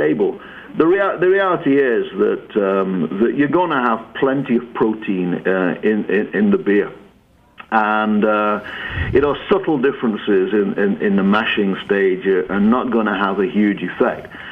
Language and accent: English; England, United Kingdom; born there; I was born in England.